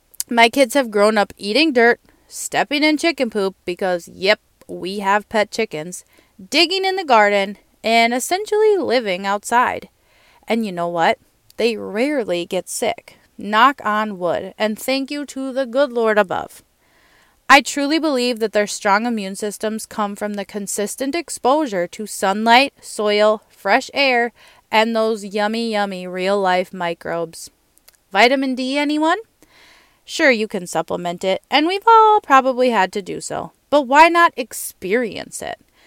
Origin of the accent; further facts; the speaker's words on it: Minnesota, United States; I grew up in Minnesota, and I still get to call it home.